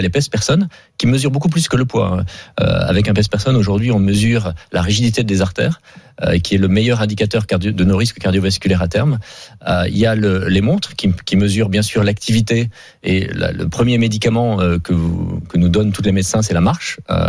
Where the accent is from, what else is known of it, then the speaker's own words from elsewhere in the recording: Hauts-de-France, France; born there; je suis picard de naissance, fils d'agriculteur